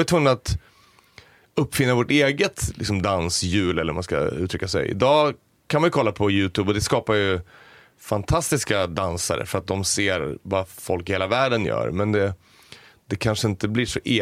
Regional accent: Västerås, Västmanland County, Sweden; now in Stockholm, Sweden; jag kom från Västerås från början. Tänkte att när jag flyttade till Stockholm, då kommer ju det släppa.

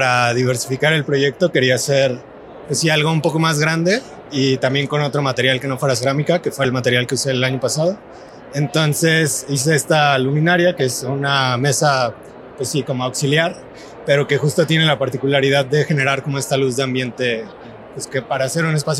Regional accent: Guadalajara, Jalisco, Mexico; yo soy de Guadalajara

